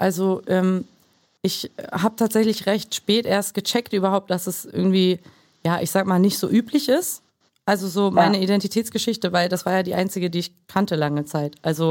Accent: Germany; also born or lived in Mexico / Croatia; Ja. Ja, also ich bin dreisprachig aufgewachsen. Mutter kroatisch, Vater aus Mexiko, in Deutschland aufgewachsen. Also das war dann die dritte Sprache.

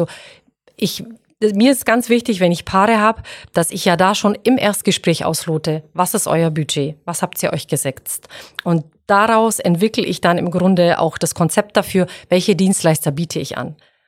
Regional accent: Baden-Württemberg, Germany; ich bin ein Schwabe und ich bin ein Schnäppchenjäger.

